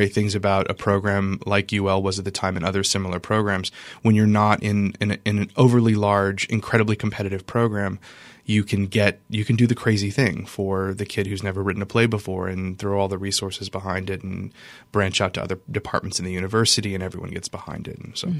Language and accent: English; Scott, Louisiana, United States; when you're a kid growing up in sort of Scott – I grew up in Scott, Louisiana.